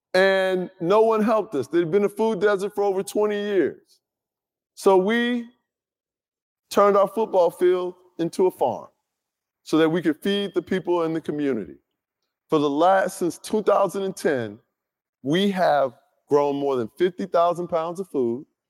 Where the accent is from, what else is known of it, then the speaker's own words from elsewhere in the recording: Chicago, Illinois, United States; I don't know what to do with that because I'm from Chicago, right? You're a brother who cries in Chicago, you will get killed, okay?